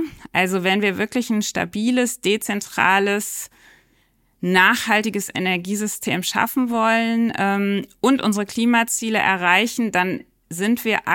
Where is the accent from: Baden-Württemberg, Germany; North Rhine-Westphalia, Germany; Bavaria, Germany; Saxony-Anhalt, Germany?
North Rhine-Westphalia, Germany; Cologne; ich bin Kölnerin